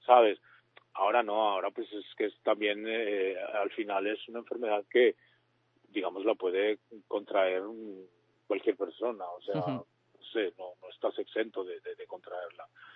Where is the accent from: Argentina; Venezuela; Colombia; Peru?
Colombia; now in Spain; yo soy colombiano y allí aún se muere la gente de VIH